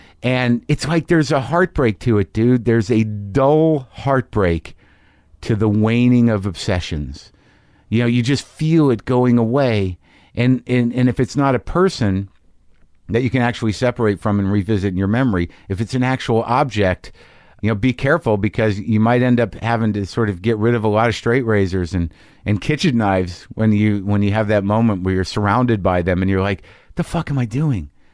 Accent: Albuquerque, New Mexico, United States; I'm from Albuquerque.

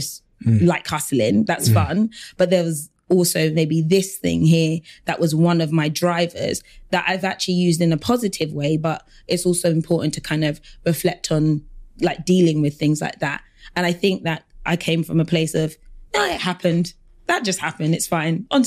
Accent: Nigeria; which I think is really cultural as a Nigerian.

